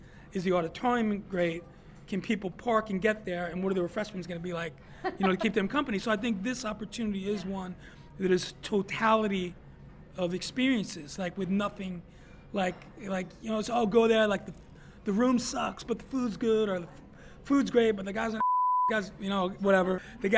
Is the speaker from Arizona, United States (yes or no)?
yes; Phoenix, Arizona, United States; That's not my Arizona.